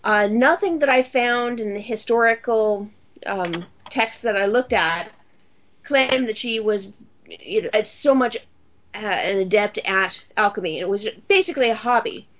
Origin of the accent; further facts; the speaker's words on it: California, United States; Wait, what? I'm from California, dude.